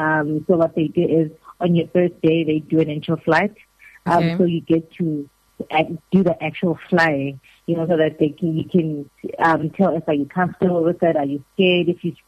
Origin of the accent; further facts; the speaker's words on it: Carletonville, Gauteng, South Africa; I am from Gauteng. I was born and raised in a small town. It's a mining area in Carletonville.